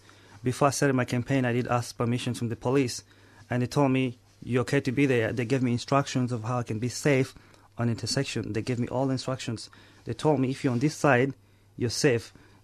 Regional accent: Uganda; now in Australia; I came to Australia in September of 2005. I came as a refugee from Uganda.

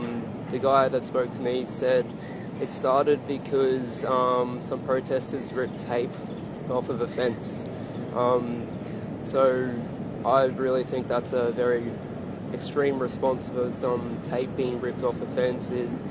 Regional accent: Brisbane, Queensland, Australia; Yeah, like, so I'm from Brisbane

